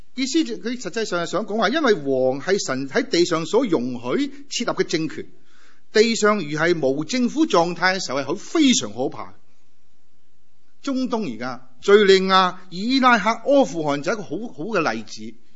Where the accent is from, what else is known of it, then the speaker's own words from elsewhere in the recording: China; 就好像我们中国人一句叫什么，上由心生一样